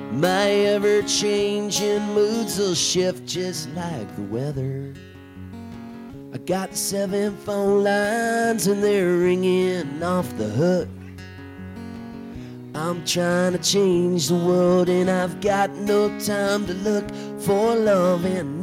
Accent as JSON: {"language": "English", "town": "San Diego", "region": "California", "country": "United States", "said": "I came here from Boston, but I'm from San Diego, and it's a pleasure to be here."}